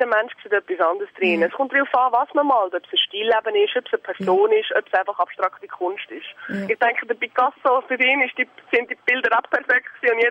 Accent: Spain; German is a second language; Ich bin halbe Spanierin. Ich bin in Spanien zum Teil aufgewachsen

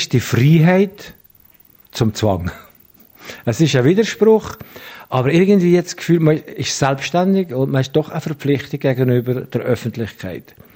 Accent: Valais, Switzerland; Also ich sagte, im Wallis haben wir als Kind einen anderen Umgang gelernt mit dem Tod.

